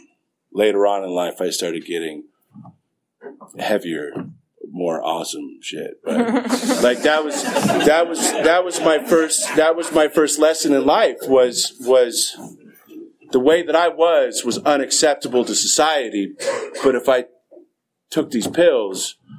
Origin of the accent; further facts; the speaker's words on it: San Jose, California, United States; So my story, I grew up in San Jose.